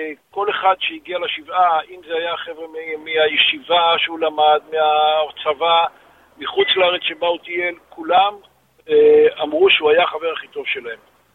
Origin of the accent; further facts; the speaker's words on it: Ra'anana, Central District, Israel; אנחנו מרעננה במשפחה.